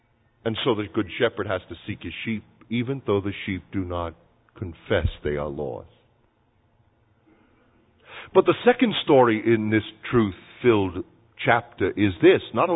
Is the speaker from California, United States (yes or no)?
no; Brighton, New York, United States; I grew up in Brighton, right near Brighton Beach.